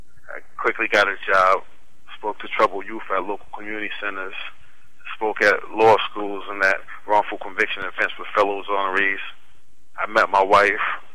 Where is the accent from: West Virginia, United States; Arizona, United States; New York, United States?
New York, United States; I thought I was being harassed because I was from New York, and this crime took place in an area frequented by New Yorkers.